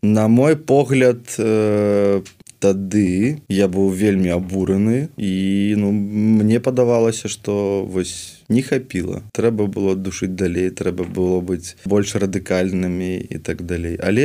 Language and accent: Belarusian; Hrodna, Grodno Region, Belarus; moved away as an adult; 21-й год я яшчэ быў у Беларусі, я паехаў у гародню да сваёй матулі, і паглядзеў, як мой родны горад стаў пустым.